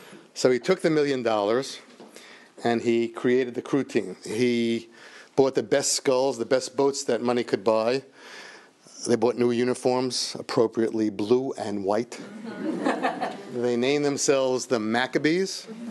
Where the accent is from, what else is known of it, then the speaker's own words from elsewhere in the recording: Astoria, New York, United States; I grew up in New York City in Queens in a place called Astoria, right near the East River, in a time when it was actually Irish and Italian and not Greek.